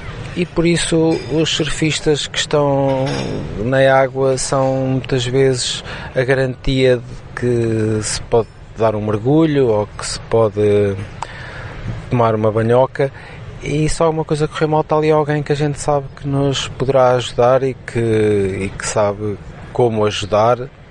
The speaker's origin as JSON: {"language": "Portuguese", "town": "Ílhavo", "region": "Aveiro", "country": "Portugal", "said": "que sou de Ilhavo e sou de uma terra de marinheiros"}